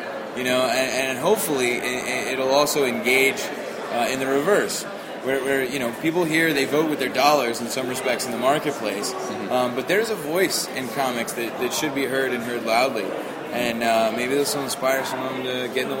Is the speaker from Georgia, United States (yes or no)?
yes; Atlanta, Georgia, United States; I mean, I'm from Atlanta. My grandfather went to Georgia Tech.